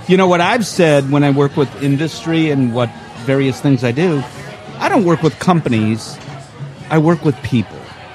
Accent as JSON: {"language": "English", "town": "Chicago", "region": "Illinois", "country": "United States", "said": "I thank you for, because I'm a Chicagoan."}